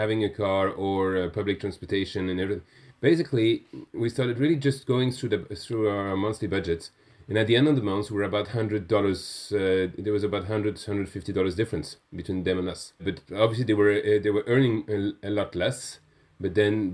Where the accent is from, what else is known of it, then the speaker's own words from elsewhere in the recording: Geneva, Switzerland; also born or lived in Iceland; Yeah, born and raised in Geneva.